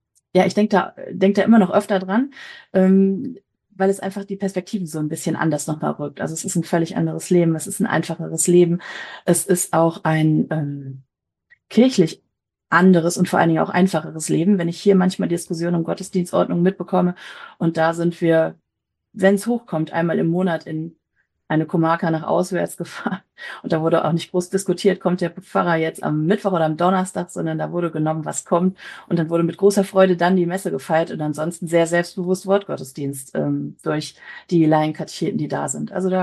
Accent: North Rhine-Westphalia, Germany; Ich komme ursprünglich aus dem Siegerland und das ist auch ein anderes Bistum. Ich komme also aus dem Erzbistum Paderborn.

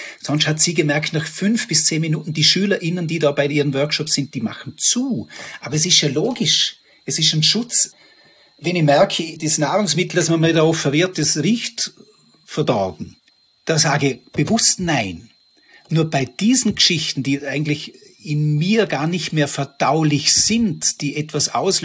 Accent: Vorarlberg, Austria; Und bei uns in Vorarlberg sagt man dann viel so, ja, moll, Gott schau, man lebt

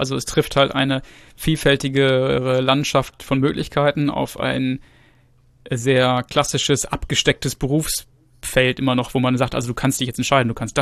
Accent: Gütersloh, North Rhine-Westphalia, Germany; born there; Also ich bin in Gütersloh geboren. Also das ist in der Nähe von Bielefeld für diejenigen, die das nicht kennen.

